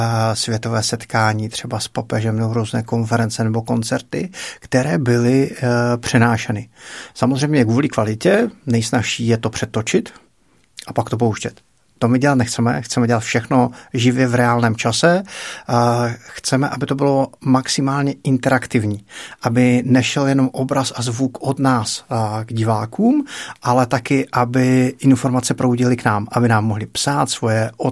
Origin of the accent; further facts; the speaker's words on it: Moravia, Czechia; já jsem z Moravy, takže říkám děcka